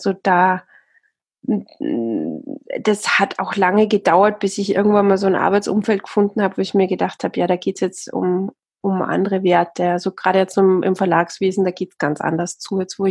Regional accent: Austria; also born or lived in South Africa; now in Bavaria, Germany; eigentlich bin ich Österreicherin, also meine Eltern sind beide Österreicher und dann haben sich die irgendwann mal getrennt und dann bin ich in Österreich aufgewachsen.

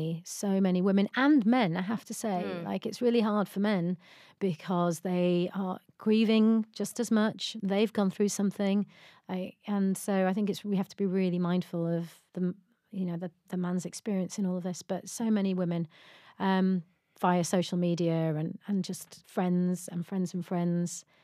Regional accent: Yorkshire and the Humber, United Kingdom; I don't live in LA. Like, everyone in LA has a therapist. Mm. You know, I'm from Yorkshire.

